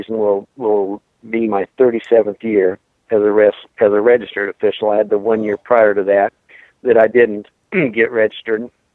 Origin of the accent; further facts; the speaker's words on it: Beloit, Wisconsin, United States; Well, it started, I grew up in Beloit.